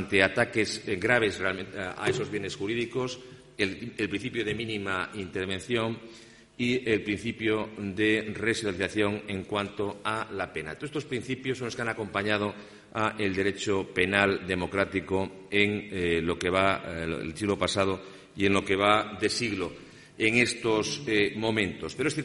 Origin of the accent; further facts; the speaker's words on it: Castile and León, Spain; yo comencé mi profesión precisamente aquí en las tierras gallegas, próximo a mí, que soy del Bierzo, como comprenderán, casi en casa, ¿no?